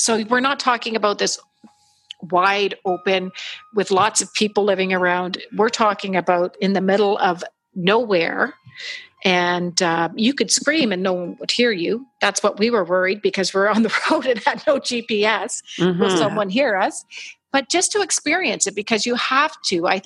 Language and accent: English; Englehart, Ontario, Canada; born there; I was born in Tomstown, which is just outside of Englehart, in around the Hilliardton area.